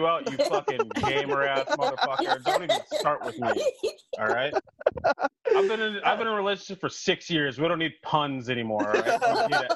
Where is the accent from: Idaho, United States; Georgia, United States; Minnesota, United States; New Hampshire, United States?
Minnesota, United States; I think for me, it's weird because I'm from Minnesota.